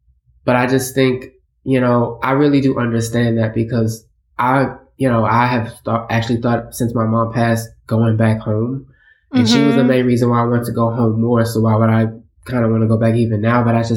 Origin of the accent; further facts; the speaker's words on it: Houston, Texas, United States; I mean, I'm from Houston, so it's a gigantic place, but there, to me, aspects of small town.